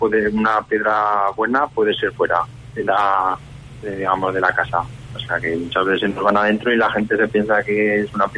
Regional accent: Almudévar, Aragon, Spain; now in Jaca, Spain; Pues yo soy de Almudévar, entonces me vine a vivir aquí a Jaca

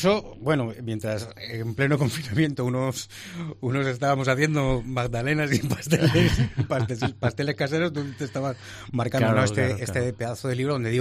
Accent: Alicante, Valencian Community, Spain; somos alicantinos de pro

